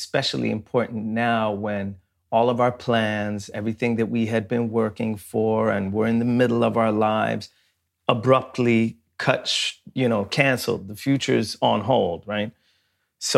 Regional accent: Sweden; when I grew up in Sweden, when I was coming up as a rapper, you didn't really have gangsta rap in Sweden in the same way.

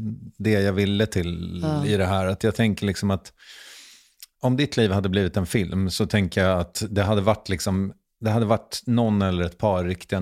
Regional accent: Strängnäs, Södermanland, Sweden; Enligt min mor så har jag aldrig haft dialekt. Jag kommer från Strängnäs och det sägs att...

